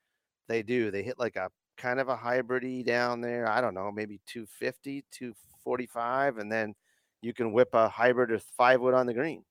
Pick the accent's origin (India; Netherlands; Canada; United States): Canada; I'm Canadian